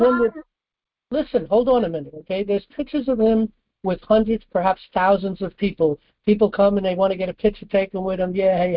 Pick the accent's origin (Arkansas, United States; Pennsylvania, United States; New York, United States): New York, United States; New York City; First of all, I know Trump going way back because I come from New York City.